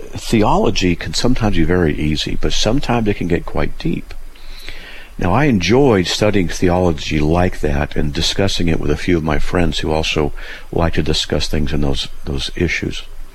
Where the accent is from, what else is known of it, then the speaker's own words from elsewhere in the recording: California, United States; I'm from Southern California. And when you drive in Southern California, you get it done. I live in Idaho.